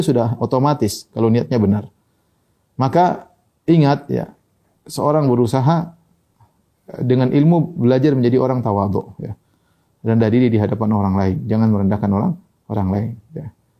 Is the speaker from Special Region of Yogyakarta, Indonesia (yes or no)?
yes; Yogyakarta, Special Region of Yogyakarta, Indonesia; also born or lived in Papua; di kampung saya dulu, di Jogja